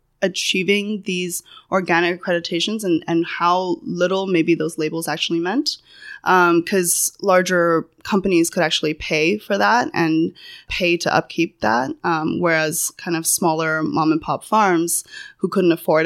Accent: Canada; also born or lived in China; I was born in Chengdu, but had a kind of crazy childhood. I was growing up, moving around once a year to 8 different countries, all across Europe and Canada. I, you know, grew up mostly in Canada

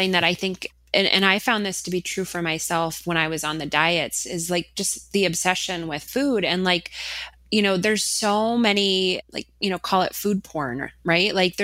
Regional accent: Minnesota, United States; I haven't, although I am from Minnesota.

